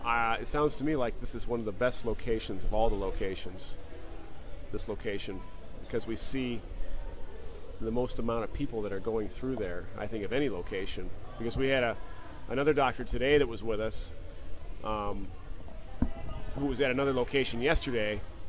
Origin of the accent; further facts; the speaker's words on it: Boynton Beach, Florida, United States; I'm from Boynton Beach, Florida.